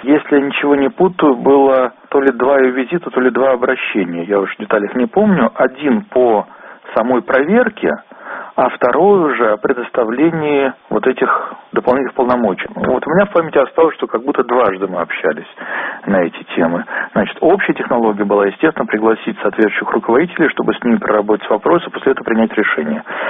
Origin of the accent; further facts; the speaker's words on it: Saint Petersburg, Russia; что я вроде как питерский